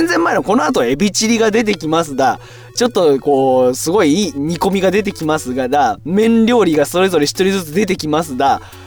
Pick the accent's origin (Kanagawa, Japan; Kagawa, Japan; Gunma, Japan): Gunma, Japan; also born or lived in Tokyo; まあ、地元群馬に東京とかで働いてて、妻、今の妻まだ結婚してないけどを連れて戻ってきて、